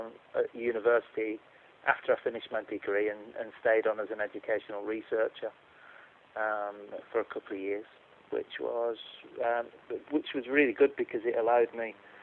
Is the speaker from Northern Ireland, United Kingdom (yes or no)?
no; Wigan, North West England, United Kingdom; I was part of a music collective in my hometown of Wigan